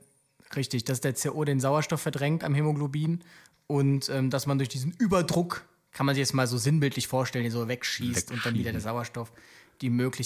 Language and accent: German; Aachen, North Rhine-Westphalia, Germany; Ich komme ja aus Aachen und dort bin ich auch lange Rettungsdienst gefahren.